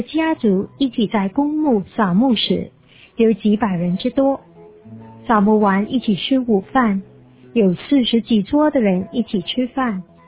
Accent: Changhua County, Taiwan; born there; 我出生在台湾彰化的一个农村，我的父母都是客家人。我父亲这边的祖先从广东梅县迁居到台湾已经几百年

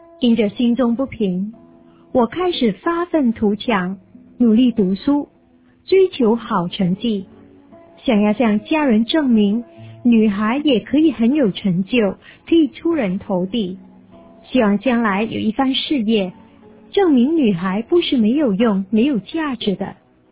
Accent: Changhua County, Taiwan; born there; 我出生在台湾彰化的一个农村，我的父母都是客家人。我父亲这边的祖先从广东梅县迁居到台湾已经几百年

